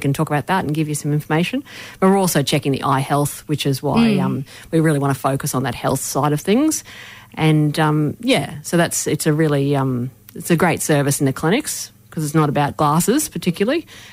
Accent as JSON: {"language": "English", "town": "Rockhampton", "region": "Queensland", "country": "Australia", "tie": "born or raised there", "lives_now": "Brisbane, Australia", "said": "I'm from Rocky originally, grew up there on Darumbal country, and I moved down to Brisbane in about 95, so been down here for quite a while now."}